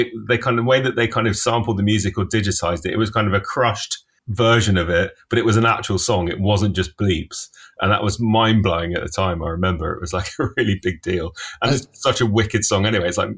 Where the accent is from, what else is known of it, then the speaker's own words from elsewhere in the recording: Finchley, London, United Kingdom; because I grew up in Finchley in North London